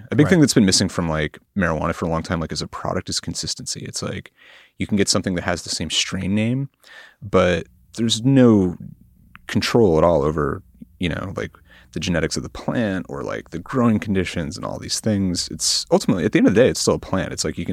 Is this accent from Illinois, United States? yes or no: no; Oregon, United States; I grew up in the West Hills and a big part of the West Hills is a giant area called Forest Park, which is actually like one of the largest urban parks in the country.